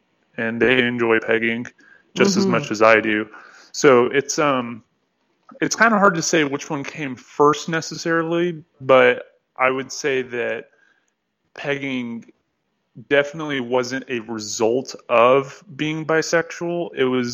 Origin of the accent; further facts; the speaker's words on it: Texas, United States; So whenever I was growing up, I was growing up in Texas, and it was very, very difficult to be any kind of anything other than heterosexual in Texas.